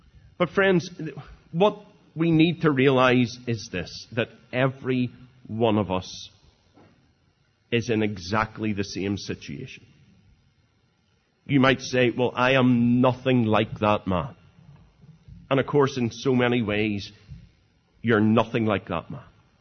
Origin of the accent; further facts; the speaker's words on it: Bangor, Northern Ireland, United Kingdom; I was brought up in Bangor